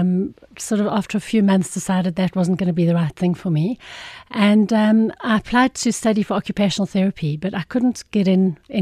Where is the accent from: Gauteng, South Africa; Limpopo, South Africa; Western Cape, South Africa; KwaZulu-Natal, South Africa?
Gauteng, South Africa; Irene; Okay. So I was born, I'm from Irene, which is just between Pretoria and Joburg. And in those days, it used to be a tiny little village, which was absolutely beautiful. We used to live right near Irene Farm.